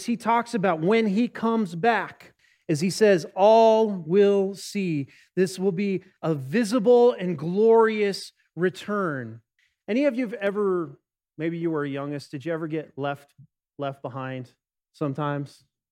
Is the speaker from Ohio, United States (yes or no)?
no; Casper, Wyoming, United States; When I was growing up in Casper, we had to walk kind of at an angle into the wind